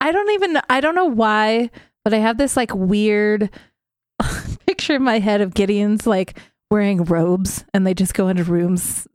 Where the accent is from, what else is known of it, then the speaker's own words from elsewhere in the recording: Idaho, United States; Sure, we get it. We're from Idaho. We know.